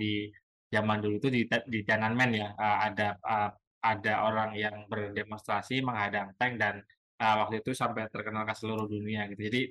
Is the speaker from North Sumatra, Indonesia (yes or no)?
no; Central Java, Indonesia; saya sendiri Jawa Tengah soalnya jarang pakai gitu.